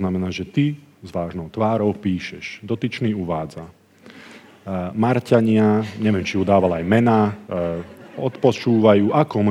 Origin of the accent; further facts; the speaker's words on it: Nitra, Nitra Region, Slovakia; hovorím, ja som jednoduchý chlapec z Nitry